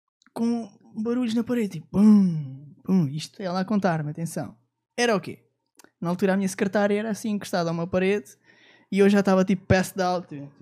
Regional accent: Sobralinho, Lisbon, Portugal; Eu sou de Sobralinho.

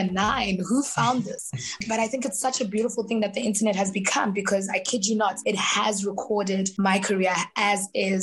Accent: Soweto, Gauteng, South Africa; also born or lived in Indonesia; I grew up in Soweto. I lived around Indonesia. I'm a city girl. I'm a Joburg girl.

